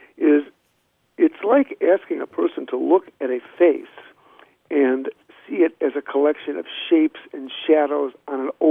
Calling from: Madison, Wisconsin, United States; I'm calling from Madison, Wisconsin, and I do have a question.

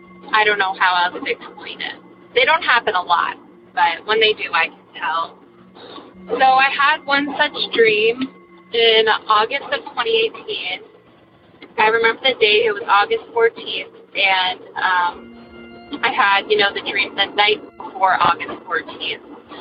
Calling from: New Hampshire, United States; I'm calling from New Hampshire.

